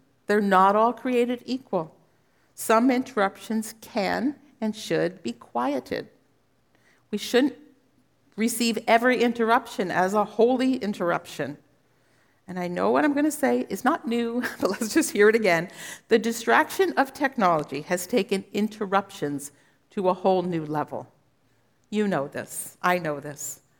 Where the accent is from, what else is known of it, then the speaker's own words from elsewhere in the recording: Pennsylvania, United States; because I grew up in Pennsylvania and the Amish have horse and buggies that are driving on the roads